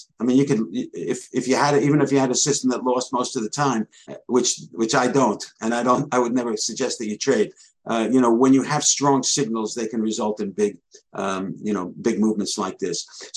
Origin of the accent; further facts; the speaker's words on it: New York, United States; born there; I was born in New York and I talk fast.